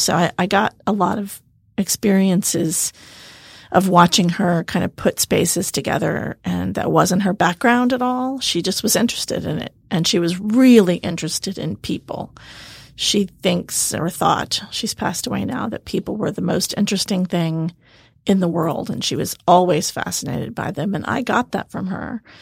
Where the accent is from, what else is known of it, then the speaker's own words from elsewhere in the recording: Austin, Texas, United States; I am from Austin, born and raised in Austin, Texas. And I grew up in a very large family. I'm the last of nine, actually.